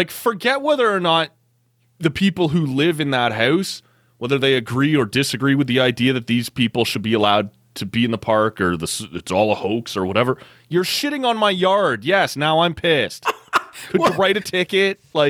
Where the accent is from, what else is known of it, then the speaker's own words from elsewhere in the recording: Oshawa, Ontario, Canada; I'm not from Toronto. I grew up in Oshawa and whatever.